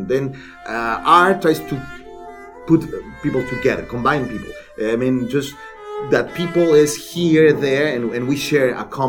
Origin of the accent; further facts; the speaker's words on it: Mexico City, Mexico; English is a second language; also born or lived in Baja California / Oaxaca; I was born in Mexico City, but my family is from Baja California, so I was kind of in between territories, you know, in the Baja California Peninsula and Mexico City. So even I lived in Oaxaca, which is a south state in Mexico with an indigenous population, very dense indigenous population.